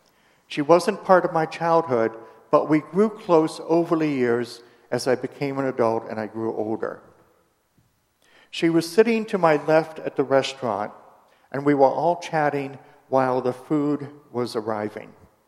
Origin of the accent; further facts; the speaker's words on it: Maine, United States; when I was growing up in Maine, I didn't hear that term, ever.